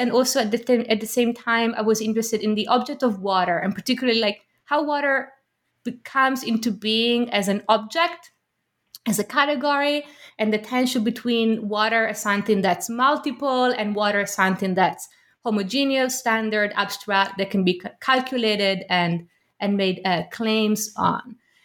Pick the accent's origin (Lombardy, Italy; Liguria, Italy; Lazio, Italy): Lombardy, Italy; Milan; We had Turkish neighbors growing up in Milan.